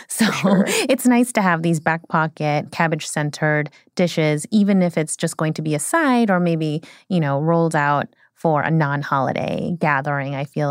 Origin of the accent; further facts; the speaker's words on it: United States; So I'm Korean American, and one of the classic kind of iconic dishes in the Korean canon is a braised beef rib dish called galbijjim.